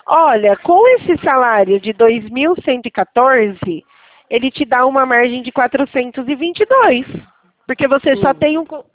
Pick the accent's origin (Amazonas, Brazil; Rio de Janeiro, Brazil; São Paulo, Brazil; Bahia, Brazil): São Paulo, Brazil; Itatiba; eu sou daqui de Itatiba, né?